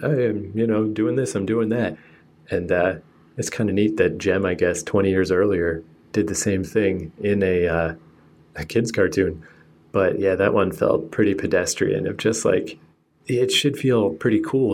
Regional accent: Canada; And as a Canadian, I extra don't give a crap about that stuff.

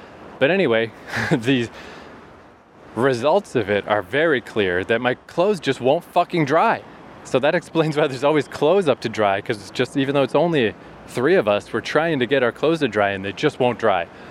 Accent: Eastern Canada, Canada; I just have never lived in an environment super humid like this. So when I grew up in Eastern Canada

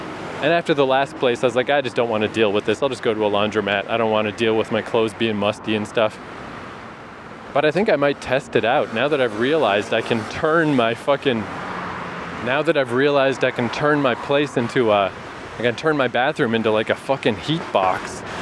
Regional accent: Canada; because I'm from Canada, just summer.

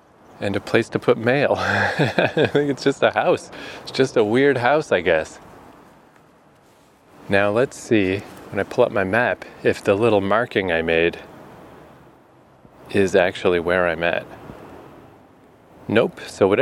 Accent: Canada; When I told him I was from Canada, his first point of reference for Canada was Jordan Peterson.

